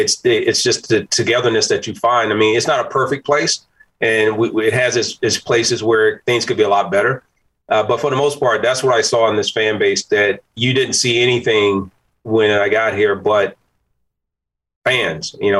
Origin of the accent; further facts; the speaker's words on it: Danville, Virginia, United States; Yeah, Danville, Virginia.